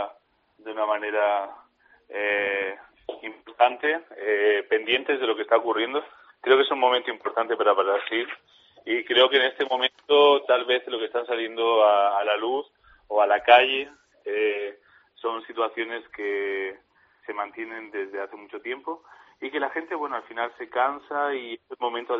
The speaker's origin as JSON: {"language": "Spanish", "region": "Region of Murcia", "country": "Spain", "lives_now": "Rio de Janeiro, Brazil", "said": "Yo soy murciano."}